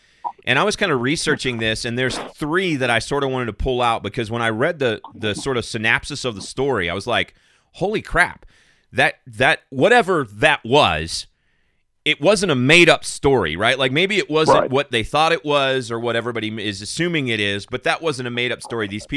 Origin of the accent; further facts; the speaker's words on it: Arizona, United States; I grew up in Arizona. My parents were missionaries on the American Indian field. So I grew up about as in the middle of nowhere as you can possibly get. Like Arizona desert